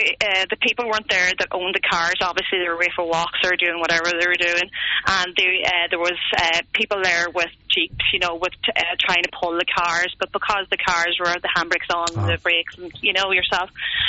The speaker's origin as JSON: {"language": "English", "region": "Ulster", "country": "Ireland", "lives_now": "Ardra, Ireland", "said": "I'm actually originally from Monaghan, but I live in Ardra."}